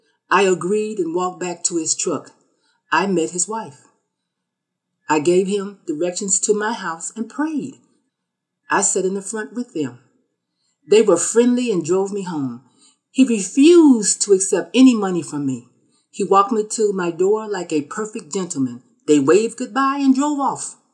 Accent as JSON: {"language": "English", "town": "Chicago", "region": "Illinois", "country": "United States", "said": "I'm from Chicago."}